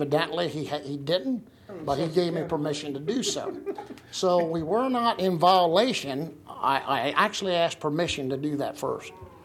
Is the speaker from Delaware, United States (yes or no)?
yes; Frankfort, Delaware, United States; I'm from Frankfort, Delaware.